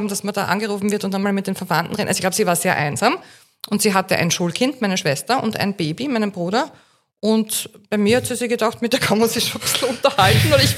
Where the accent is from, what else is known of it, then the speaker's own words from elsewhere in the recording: Graz, Styria, Austria; wenn du als Grazerin wohin kommst, das höre ich auch sehr oft von anderen Grazerinnen, die in Wien leben